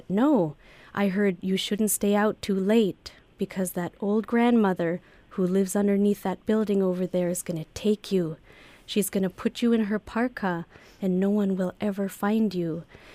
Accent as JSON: {"language": "English", "town": "Chevak", "region": "Alaska", "country": "United States", "said": "Well, I'm originally from the community of Chivac, which is 18 miles away from where Jack is originally from, Hooper Bay."}